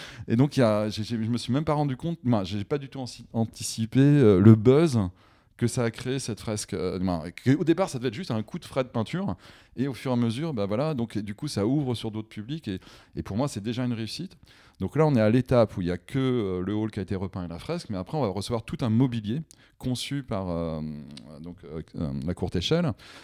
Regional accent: Rennes, Brittany, France; Je suis originaire de Rennes.

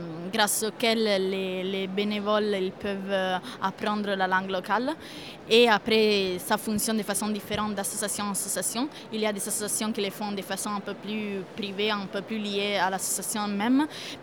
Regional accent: Italy; French is a second language; now in Amiens, France; je suis italienne, je suis arrivée à Amiens grâce au Corps européen de solidarité et je travaille chez Europe Directo de France, basée à Amiens, et j'ai 22 ans.

